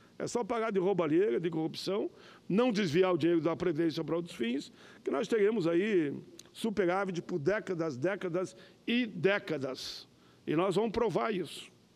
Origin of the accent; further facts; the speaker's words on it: Caxias do Sul, Rio Grande do Sul, Brazil; A todos os moradores da minha cidade natal, meu grande e fraterno abraço.